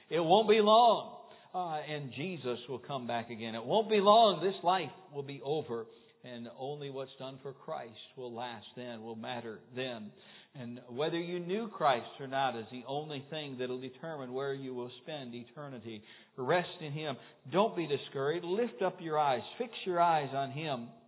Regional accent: United States; Some things I'm a very impatient person because I'm an American.

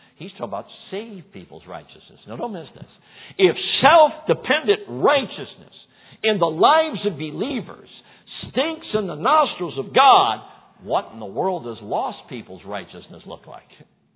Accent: Chicago, Illinois, United States; Okay, I grew up in Chicago. You had to drive a while to get to agriculture.

